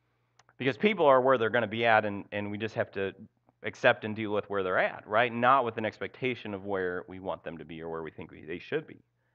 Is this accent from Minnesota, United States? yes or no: yes; Minnesota, United States; Minnesota, where I'm from, even just saying Minnesota, you know I'm from Minnesota. But Minnesota is just even worse, just trust me.